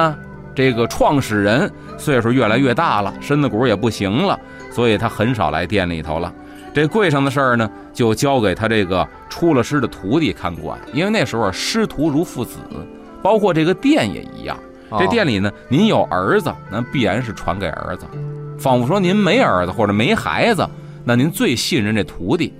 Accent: Beijing, China; 我小时候生活在这个菜市口，我记得菜市口啊这十字路口当时是往西边走

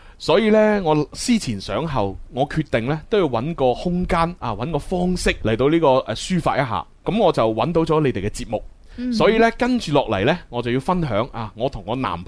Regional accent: Guangdong, China; 但系我哋广东人因为好务实啊，所以我哋喺生活上边咧，其实咧就都几接见下嘅。

